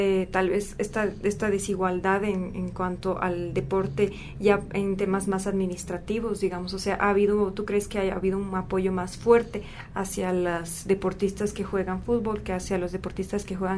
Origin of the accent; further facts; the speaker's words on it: Bolivia; Mi hermano juega básquetbol allá en Bolivia, yo soy boliviana.